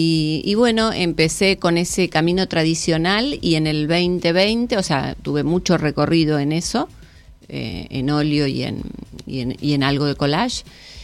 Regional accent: Buenos Aires, Argentina; born there; now in Tigre, Argentina; Nací en Buenos Aires, pero bueno, el amor me llevó para Tigre. Y ahí estoy.

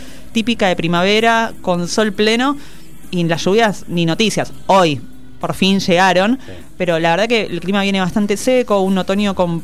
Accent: Lavallol, Buenos Aires Province, Argentina; also born or lived in Bernal, Argentina; now in Adrogué, Argentina; Pero yo me crié en Lavallol, yo soy de Lavallol, siempre es mi carta de presentación, ¿no? Soy de la ciudad de las 5L, más allá que vivo en Adrogué hace unos cuantos años.

